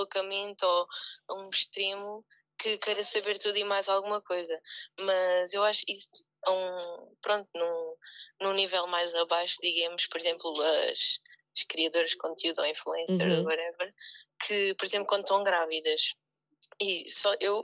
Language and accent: Portuguese; Barreiro, Setúbal, Portugal; now in Lisbon, Portugal; Não, eu estou em Lisboa, sou do Barreiro.